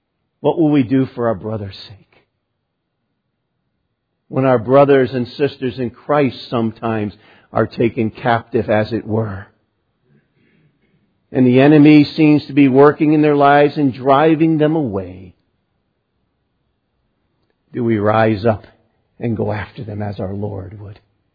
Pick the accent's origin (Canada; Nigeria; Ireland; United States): United States; New England; And I come from New England, and in New England we can speak very, very quickly when we need to.